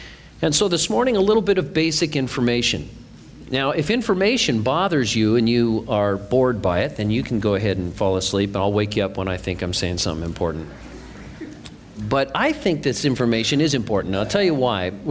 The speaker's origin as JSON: {"language": "English", "country": "United States", "said": "I'm an American through and through, and I know what it's like to work here"}